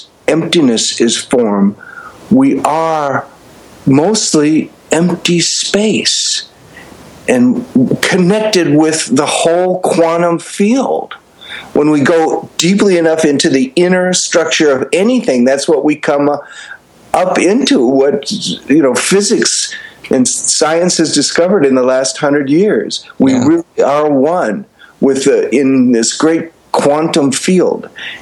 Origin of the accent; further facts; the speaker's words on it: Midwest, United States; Right, I grew up in the Midwest, and I was actually a theater major at the University of Minnesota